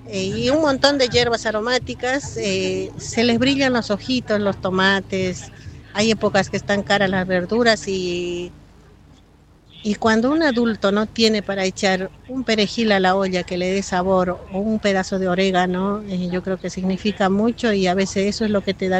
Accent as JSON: {"language": "Spanish", "country": "Bolivia", "said": "Yo vengo de Bolivia y vengo de una cultura donde la medicina tradicional son las hierbas por lo general."}